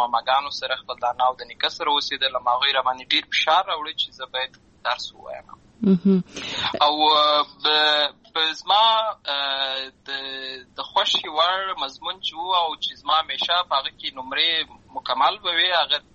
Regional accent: Lashkar Gah, Helmand, Afghanistan; also born or lived in Uruzgan; زه په اصل کې د اروزګان ولایت یم، اما زه په هلمند ولایت لشکرګاه کې پیدا شوی یم، اما ته لوی شوی یم، همالته مې ښوونځی لوستې ده

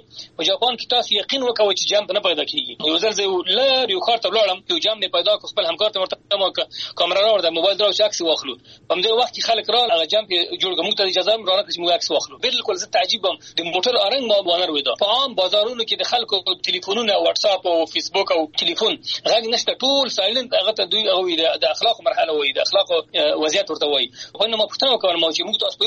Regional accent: Afghanistan

